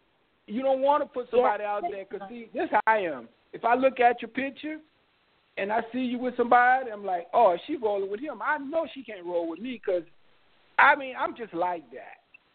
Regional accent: New Orleans, Louisiana, United States; I had this friend of mine from, and I grew up in New Orleans

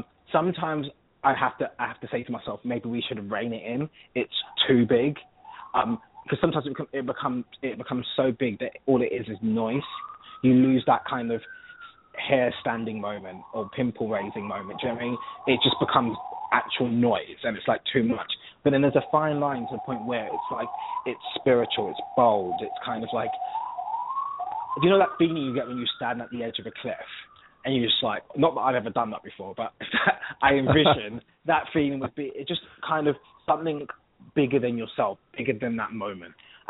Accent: London, United Kingdom; accent: British; When I sing, you can pretty much hear that I'm from London.

